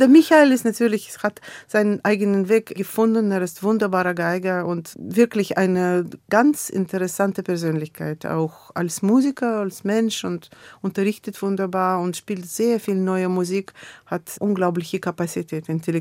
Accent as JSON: {"language": "German", "country": "Russia", "tie": "born there", "also_born_or_lived": "France / Germany", "second_language": "German", "said": "Also ich weiß, dass ich bin in Russland, in der Sowjetunion damals geboren."}